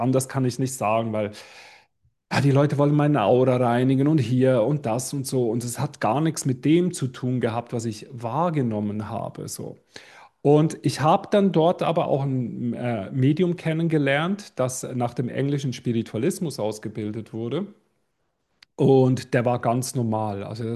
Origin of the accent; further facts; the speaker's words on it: Basel, Basel-Stadt, Switzerland; bei uns in Basel in der Schweiz gab es so eine riesen Esoterikmesse.